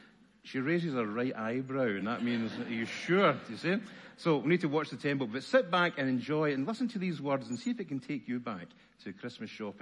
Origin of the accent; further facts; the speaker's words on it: Bellshill, Scotland, United Kingdom; I was born and bred in Lanarkshire in Bells Hill.